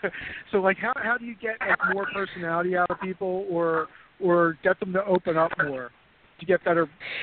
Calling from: Philadelphia, Pennsylvania, United States; Hey, Simon … calling from Philadelphia.

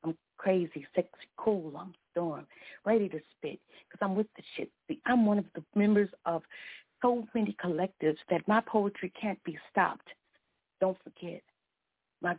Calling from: Joliet, Illinois, United States; I'm calling from Joliet, Illinois.

